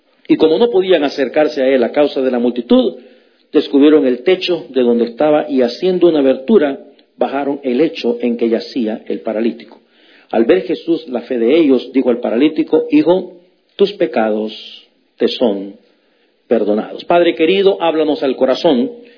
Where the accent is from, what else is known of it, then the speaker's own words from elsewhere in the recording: El Salvador; moved away; hubo un tiempo en mi país, en El Salvador, ya estábamos nosotros acá